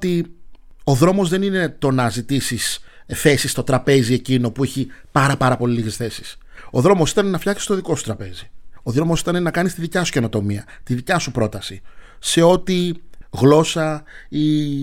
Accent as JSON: {"language": "Greek", "town": "Athens", "region": "Attica", "country": "Greece", "tie": "born or raised there", "said": "ενός Αφρικανού με ελληνικές ρίζες. Είναι η μίξη αυτών των δύο, διότι μεγάλωσα στην Ελλάδα"}